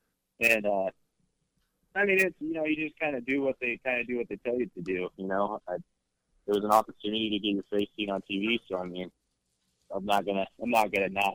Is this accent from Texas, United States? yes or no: no; Utah, United States; a lot of them knew I was from Utah, and they reached out to me